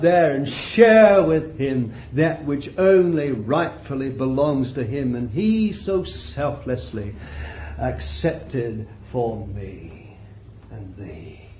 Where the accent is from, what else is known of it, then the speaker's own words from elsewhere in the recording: England, United Kingdom; I'm not an Englishman anymore. I ceased to be an Englishman when I was born again.